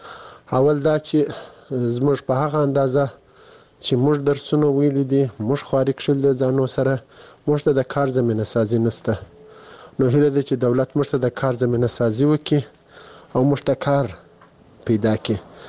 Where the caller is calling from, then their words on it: Kandahar, Afghanistan; د کندهار ولایت د سور لسمینه یې څخه تاسو ته پیغام ژدم. زه دلته په کندهار کې په یو شخصي روغتون کې د فارمسیست په حیث دنده اجرا کوم.